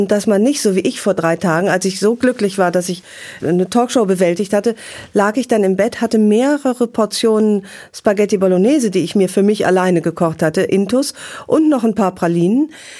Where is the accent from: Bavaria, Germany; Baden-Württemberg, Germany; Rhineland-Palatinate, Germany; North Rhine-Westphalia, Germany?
North Rhine-Westphalia, Germany; Durch die Nähe zu Belgien bin ich quasi mit Fritten in der Muttermilch aufgewachsen.